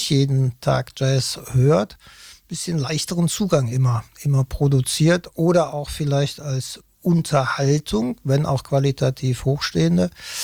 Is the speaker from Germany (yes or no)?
yes; Cologne, North Rhine-Westphalia, Germany; Da muss ich ja als Kölner froh sein und glücklich